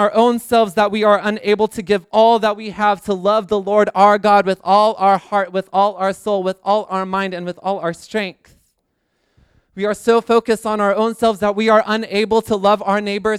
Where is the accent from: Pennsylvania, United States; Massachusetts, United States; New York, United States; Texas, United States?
Texas, United States; Houston; I don't know all the details, and I'm from Houston, so I don't care.